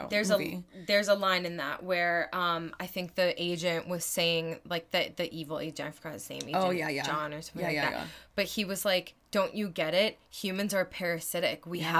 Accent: New York, United States; I'm a New Yorker through and through.

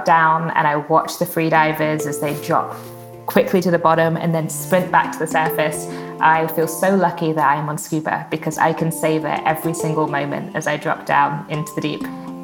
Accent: Brighton, South East England, United Kingdom; And I'm from Brighton on the south coast of England.

